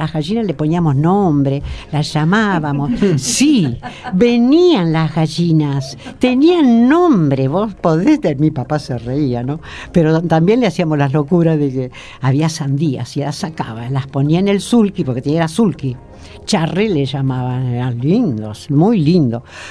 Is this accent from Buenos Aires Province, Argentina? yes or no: yes; San Martín, Buenos Aires Province, Argentina; Yo soy de San Martín. Nací en Capital, pero mi papá nos llevó a vivir a San Martín.